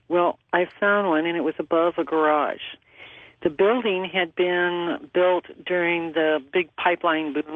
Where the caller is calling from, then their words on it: Anchorage, Alaska, United States; Anchorage, Alaska.